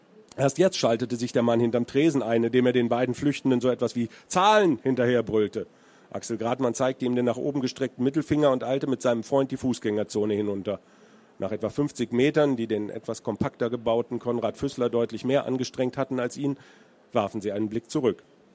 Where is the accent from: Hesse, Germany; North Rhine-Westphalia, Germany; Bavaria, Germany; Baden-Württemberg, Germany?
Hesse, Germany; Marburg; born there; moved away; ich bin selber gebürtiger Marburger und die Stadt trägt viele Züge von Marburg. Ich wollte es aber nicht ganz so konkret machen, weil ich da auch schon sehr lange nicht mehr lebe.